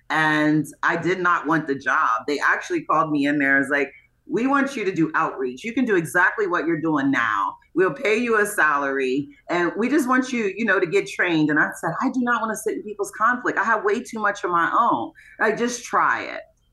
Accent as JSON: {"language": "English", "town": "Hagerstown", "region": "Maryland", "country": "United States", "tie": "born or raised there", "also_born_or_lived": "Baltimore", "said": "But I say I'm born and raised in Hagerstown, but I grew up in Baltimore because that's when I found my voice."}